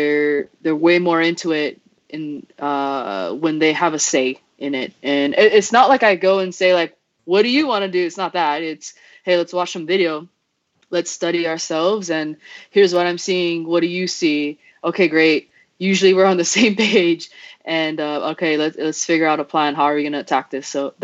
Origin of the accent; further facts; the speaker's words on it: Hawaii, United States; I grew up in Hawaii, and you could probably already tell that my grammar is not the best.